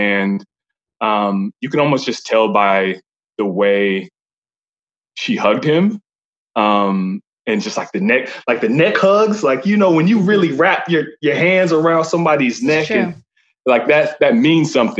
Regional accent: Allen, Texas, United States; Yeah, I'm from Allen, Texas.

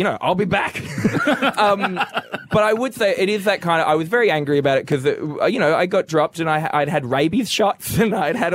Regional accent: Australia; But you know what, I'm very Australian about it

